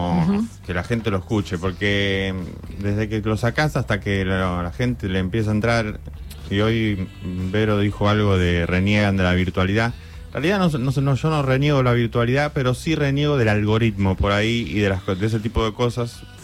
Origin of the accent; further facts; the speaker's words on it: Ameguino, Buenos Aires Province, Argentina; now in Buenos Aires, Argentina; Nuestra historia musical es que todos somos de Ameguino, que es un pueblo del noroeste de la provincia de Buenos Aires, a unos 500 kilómetros de la capital federal. De ahí somos todos, nosotros dos somos hermanos.